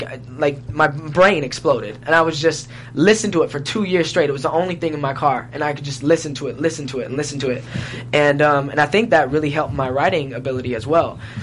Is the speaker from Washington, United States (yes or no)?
yes; Seattle, Washington, United States; You know, I'm from Seattle. And there's not much music pop like scene up there.